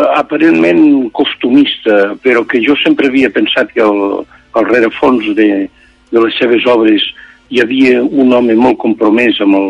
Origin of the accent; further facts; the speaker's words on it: Catalonia, Spain; jo hauria d'estar en el meu poble, allà al Pallars